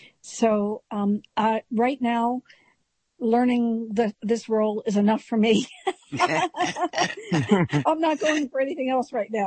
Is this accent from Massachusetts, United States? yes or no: yes; Worcester, Massachusetts, United States; Yes, I'm from Worcester, Massachusetts